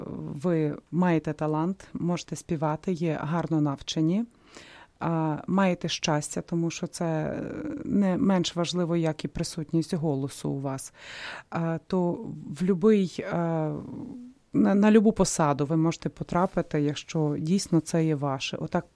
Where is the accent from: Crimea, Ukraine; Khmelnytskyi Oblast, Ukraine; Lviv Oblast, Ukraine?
Lviv Oblast, Ukraine; Lviv; я сама львів'янка. Народилась у Львові, там вже закінчила школу, музичне училище імені Людкєвича, по класу вокалу, теж у викладачки Тюпи Алли Іванівни.